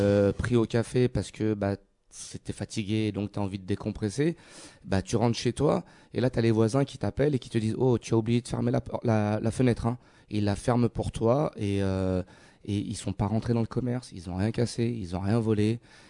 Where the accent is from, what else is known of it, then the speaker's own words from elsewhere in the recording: Île-de-France, France; moved away as an adult; now in Canada; Oui, je suis corse, mais j'ai grandi en région parisienne. Mes parents m'ont donné l'opportunité de continuer mes études au Québec